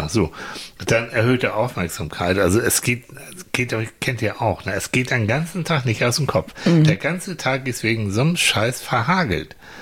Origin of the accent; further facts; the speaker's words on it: Vierlande, Hamburg, Germany; ich bin ja auf dem Land groß geworden, so in Vierland, in der Nähe von Hamburg.